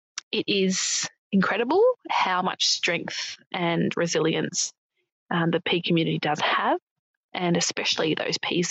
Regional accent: Melbourne, Victoria, Australia; I'm from Melbourne.

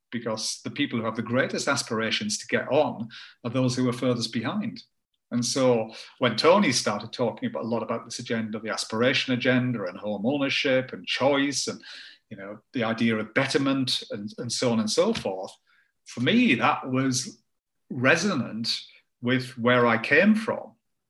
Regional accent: Tow Law, North East England, United Kingdom; where I grew up in Tower Law, it's a town of then, I guess, and probably a couple of thousand people, but it had three branches of the co-op in this little town.

